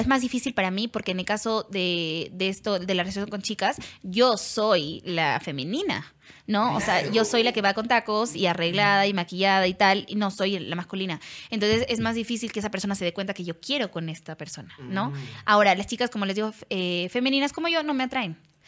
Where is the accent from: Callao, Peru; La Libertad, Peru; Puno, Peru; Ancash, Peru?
Puno, Peru; now in Arequipa, Peru; No, yo soy de Puno, yo soy nacida en Puno.